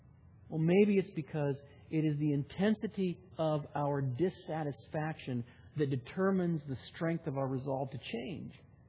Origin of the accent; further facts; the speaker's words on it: California, United States; moved away as an adult; Now, I come from Southern California. I lived on the edge of the Mojave Desert. Grass didn't grow there unless you had a sprinkler system.